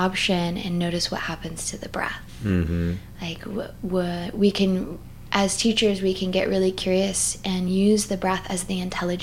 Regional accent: United States; And I was fascinated being an American, like, what do you mean?

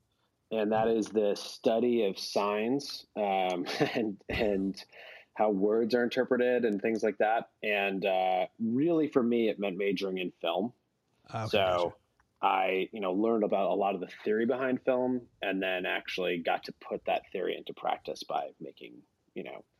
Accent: Providence, Rhode Island, United States; now in Cambridge, United States; I grew up in Rhode Island, in Providence, Rhode Island. Yeah.

